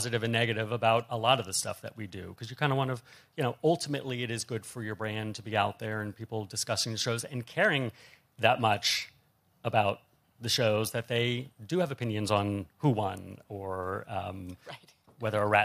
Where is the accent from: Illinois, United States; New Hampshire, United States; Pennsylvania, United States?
Pennsylvania, United States; Bethlehem; remember, I grew up in Bethlehem, Pennsylvania, which is a steel town